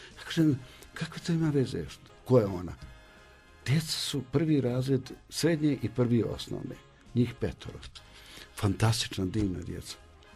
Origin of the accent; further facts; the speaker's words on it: Bosnia & Herzegovina; ja sam prvi iz Bosne i Hercegovine koji je prodao intelektualnu svojinu.